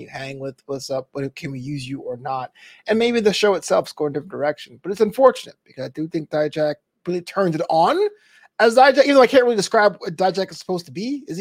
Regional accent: Scotland, United Kingdom; But we're going to my home country. That's my best Scottish accent.

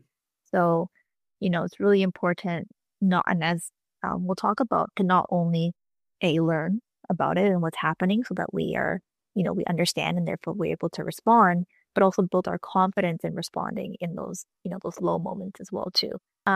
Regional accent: Canada; as a Canadian, you know, we can't just go to the doctor and just and pay.

